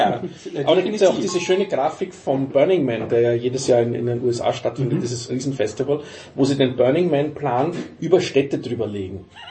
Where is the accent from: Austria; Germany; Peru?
Austria; Vienna; Und als Wiener hatten wir ja einen gewissen Ruf.